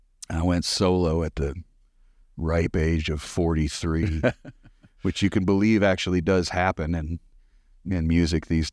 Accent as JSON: {"language": "English", "region": "Ohio", "country": "United States", "tie": "born or raised there", "also_born_or_lived": "Michigan", "said": "Yeah, I grew up in the Midwest, Ohio and Michigan, and I don't know why I was always landlocked."}